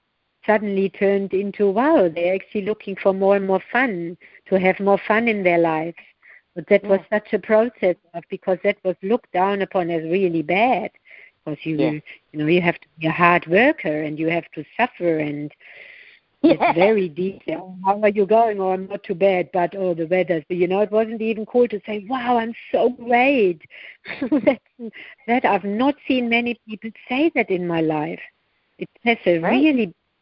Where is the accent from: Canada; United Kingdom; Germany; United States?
Germany; Like in Germany, especially, I grew up in Germany